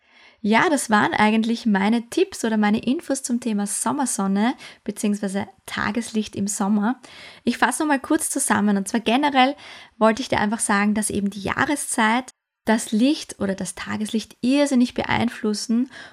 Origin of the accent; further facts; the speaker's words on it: Austria; Bei uns in Österreich ist ja morgen Feiertag.